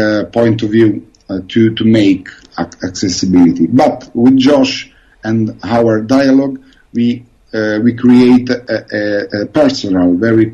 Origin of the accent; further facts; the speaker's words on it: Piombino, Tuscany, Italy; English is a second language; also born or lived in Portoferraio; Hi, I'm a young Italian director. I came from Tuscany. I was born in Porto Ferraio, in Elba Island, and I grew up in Piombino on the coast of Tuscany.